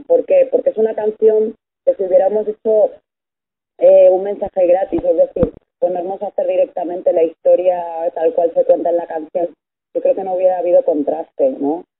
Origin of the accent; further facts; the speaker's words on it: Balearic Islands, Spain; now in Madrid, Spain; Yo que soy de Mallorca, pues mira, para salir de la isla lo que tardé en la península, ¿no?